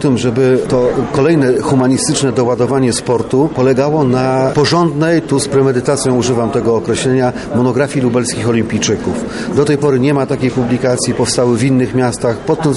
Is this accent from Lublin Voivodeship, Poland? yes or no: yes; Lublin, Lublin Voivodeship, Poland; Jestem dumny z tego powodu, że jestem lublinianinem.